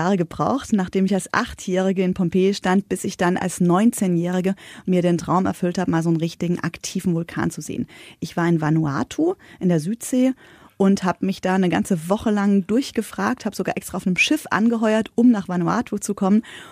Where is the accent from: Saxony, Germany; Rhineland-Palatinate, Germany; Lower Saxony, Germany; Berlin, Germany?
Rhineland-Palatinate, Germany; Enkenbach-Alsenborn; Genau, ich komme aus Enkenbach-Eisenborn, aus dem Ortsteil Eisenborn